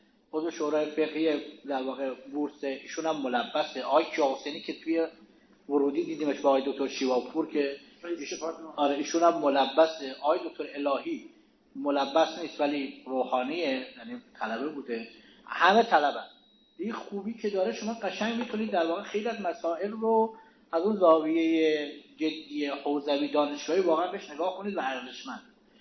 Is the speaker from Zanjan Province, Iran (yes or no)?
no; Mashhad, Razavi Khorasan, Iran; من خودم که اومدم اینجا من پایه در واقع من از مشهد اومدم، پایه 6 هم مشهد خونده بودم اومدم اینجا